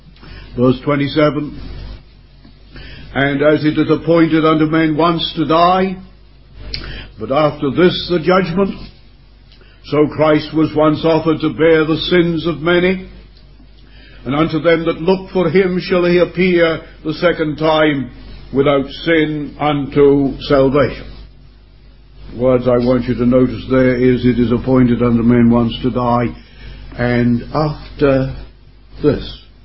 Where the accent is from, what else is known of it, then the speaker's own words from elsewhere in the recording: England, United Kingdom; Being an Englishman, I wouldn't be sure.